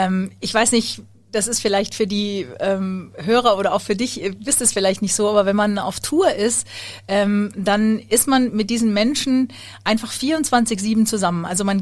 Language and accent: German; Munich, Bavaria, Germany; ich bin Sängerin und ich komme aus München.